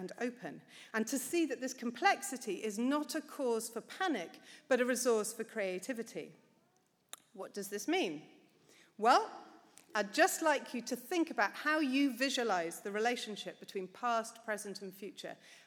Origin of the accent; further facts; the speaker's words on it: United Kingdom; And I speak as a British person who is in a state of trauma at the moment.